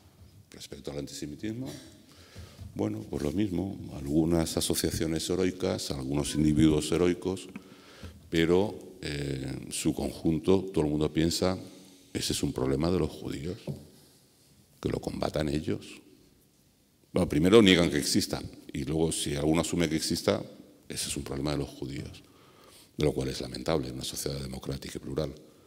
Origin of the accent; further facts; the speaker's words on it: Madrid, Community of Madrid, Spain; Yo soy español de nacimiento, madrileño, y bueno, en algunas etapas de mi vida pues he sido un judío bastante visible